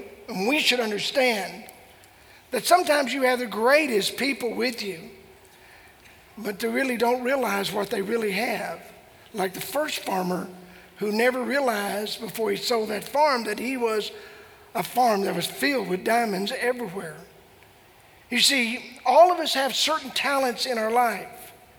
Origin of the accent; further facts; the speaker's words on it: Texarkana, Arkansas, United States; But I was raised in Texarkana, Arkansas. It's Texarkana, Texas, Texarkana, Arkansas. And I was raised in the Arkansas side